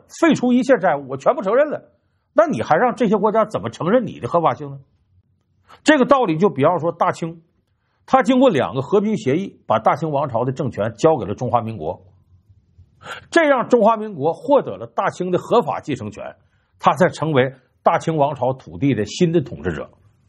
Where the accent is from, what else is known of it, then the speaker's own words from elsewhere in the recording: Northeast China, China; 我老家是东北的，我小的时候听老辈人讲啊